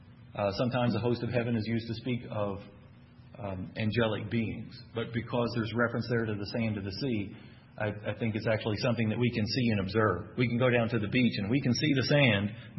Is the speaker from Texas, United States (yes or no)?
yes; Texas, United States; accent: Texan; I know that's not my Texan accent coming out.